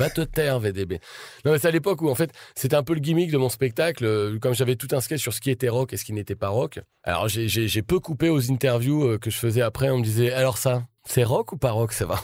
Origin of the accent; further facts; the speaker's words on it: Abbeville, Hauts-de-France, France; born there; Je suis né dans la Somme, à Abbeville